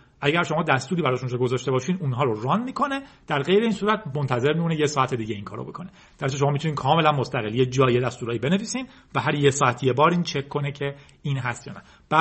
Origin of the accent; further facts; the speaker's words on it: Iran; خوشبختانه ما به عنوان یک ایرانی به اندازه کافی ازش شنیدیم